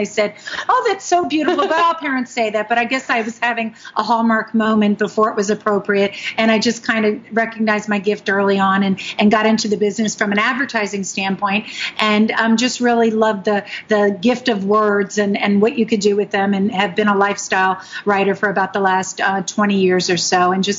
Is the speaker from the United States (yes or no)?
yes; Miami, Florida, United States; now in New York, United States; Being a Floridian and growing up in Miami, and South Beach being what it is as a fashion mecca